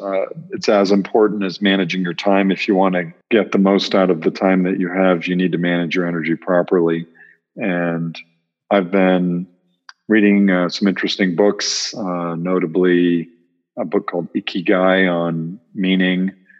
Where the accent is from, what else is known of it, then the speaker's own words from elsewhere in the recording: Alaska, United States; also born or lived in Maine / Boston, Massachusetts / Silicon Valley, California; But the brief story is that I was born in Maine and then raised in Alaska. We moved there when I was a kid, and then studied in Boston